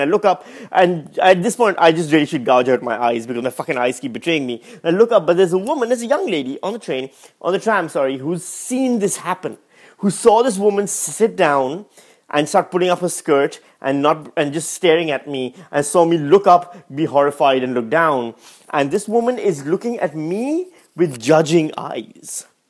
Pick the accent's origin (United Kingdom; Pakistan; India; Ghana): Pakistan; English is a second language; also born or lived in United States; now in Australia; I grew up in Pakistan, I studied the Queen's English, then I went to America, and then I studied English literature and English language over there, and then I went back to Pakistan, and then I came to Australia.